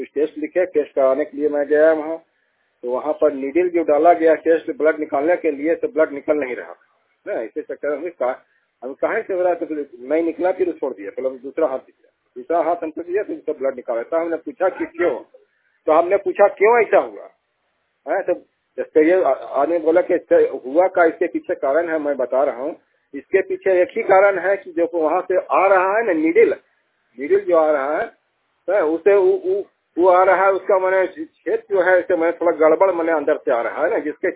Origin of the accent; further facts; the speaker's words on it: Hazaribagh, Jharkhand, India; मैं शहर का हजारीबाग शहर का निवासी हूँ।